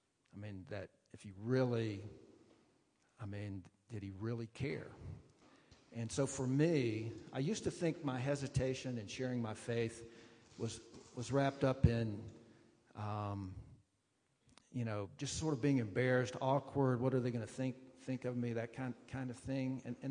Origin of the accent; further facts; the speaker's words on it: Southeast, United States; And my wife and I just took a trip back through the Southeast. You can tell from my accent that's where I grew up.